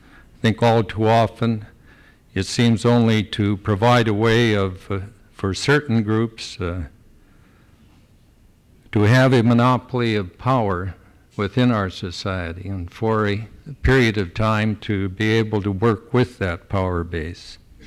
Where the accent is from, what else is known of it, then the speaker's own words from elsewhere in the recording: Seattle, Washington, United States; I was born and raised here in Seattle. Our my family were among the founders of Juneau and were involved in Wrangell as well.